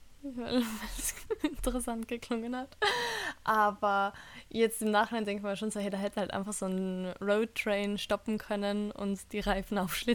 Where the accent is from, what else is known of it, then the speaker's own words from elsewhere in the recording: Austria; die Leute fragen, woher ich bin und ich sage, ich bin Österreicherin